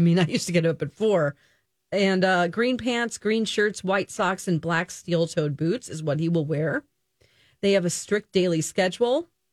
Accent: the South, United States; This has happened several times in the Bible Belt where I'm from.

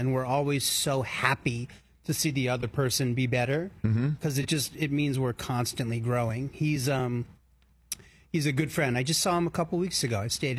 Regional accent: Maryland, United States; Well, I grew up in Maryland.

